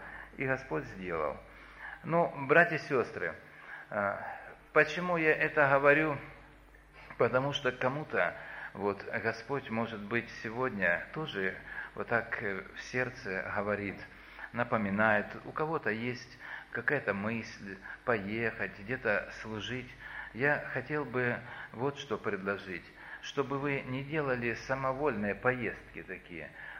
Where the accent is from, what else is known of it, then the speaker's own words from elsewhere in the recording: North Ossetia–Alania, Russia; Я вот все из Осетии и братья, что сидят, я могу в любой дом приехать